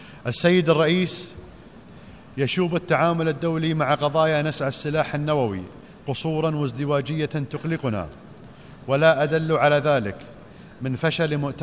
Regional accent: Qatar; ونحن مستعدون لاستضافة حوار كهذا عندنا في قطر

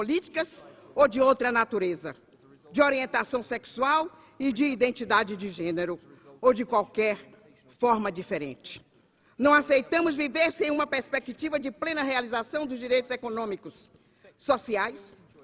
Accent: Brazil; Eu sou brasileira. Assalamu alaikum. Eu falo árabe.

